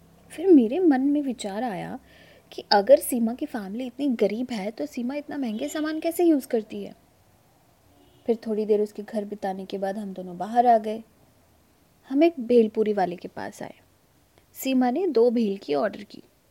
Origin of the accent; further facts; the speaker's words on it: Nagpur, Maharashtra, India; मैं नागपुर की रहने वाली हूँ। मेरी उम्र 24 साल है और मैं अभी बीए के थर्ड ईयर की स्टूडेंट हूँ।